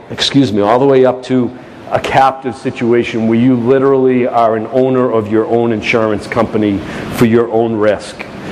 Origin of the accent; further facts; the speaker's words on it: Boston, Massachusetts, United States; accent: Boston; I come from Boston, so I have a little bit of a geographic disability.